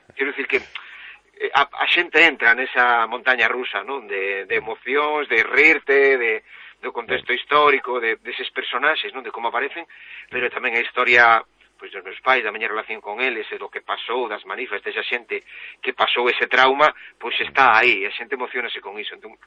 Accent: Domaio, Galicia, Spain; en Domaio, na miña parroquia, montaron un campo de golf

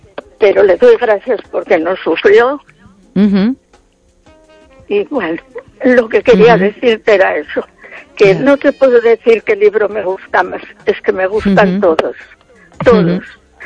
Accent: Castile and León, Spain; moved away; Zamora. De Zamora, de un pueblecito pequeño.

